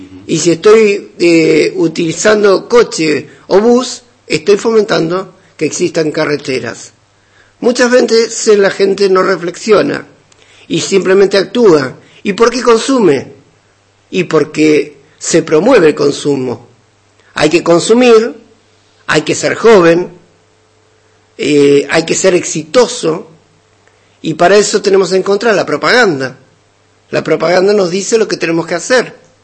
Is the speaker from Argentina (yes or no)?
yes; Argentina; yo que vengo de lo que se llama tercer mundo, lamento informarles, para los que no lo saben, que en mi país, en Argentina